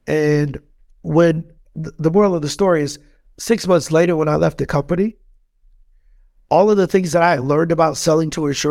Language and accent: English; East St. Louis, Illinois, United States; Yeah, so born and raised in East St. Louis, Illinois.